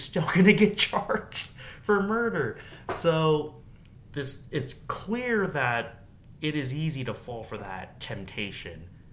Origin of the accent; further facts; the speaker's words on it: United States; born there; I don't know where you're born at, but as for me, I was born in America.